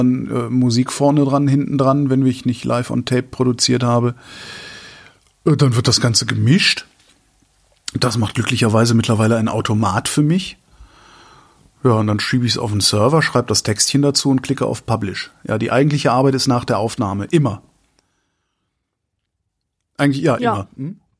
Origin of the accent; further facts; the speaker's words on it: Rhineland, Germany; Also das Rheinland, wo ich herkomme, empfinde ich als freundlich.